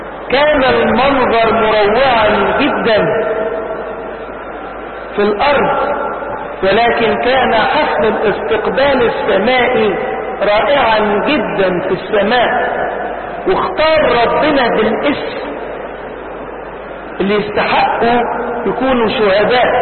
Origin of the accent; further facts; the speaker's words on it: Asyut, Asyut Governorate, Egypt; حتى عندنا في أسيوط السهرة اللي عملناها في أسيوط يوم الاثنين